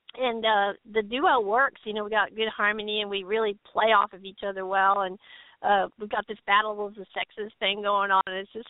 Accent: Missouri, United States; born there; I was born near St. Joseph, Missouri.

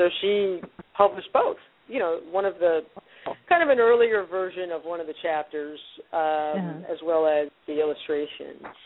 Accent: New York, United States; my experience in the 60s growing up in New York at Sheep's Meadow

